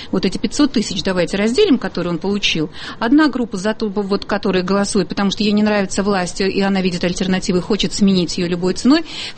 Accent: Moscow, Russia; это Москва для меня. Я москвич.

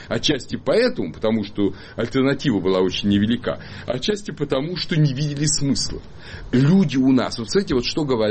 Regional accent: Moscow, Russia; Я всю жизнь прожил в Москве. Я родился в Москве. Всю жизнь прожил в Москве.

